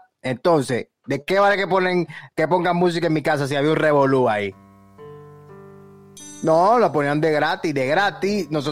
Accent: Santurce, San Juan, Puerto Rico; Como que soy de Santurce.

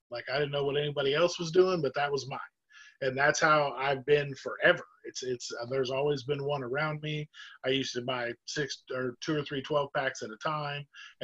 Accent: the South, United States; I grew up in the South.

